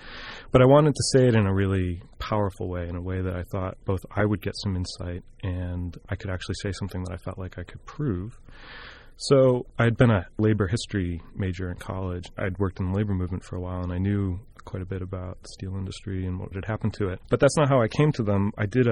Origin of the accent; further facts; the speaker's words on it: Buffalo, New York, United States; I grew up in Buffalo, New York, and I was in grad school, and I was looking for a project